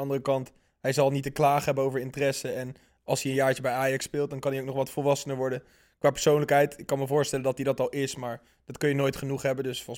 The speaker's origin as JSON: {"language": "Dutch", "country": "Netherlands", "said": "Als Nederlander heel vet als Gravenberg en Timber bij Bayern München spelen."}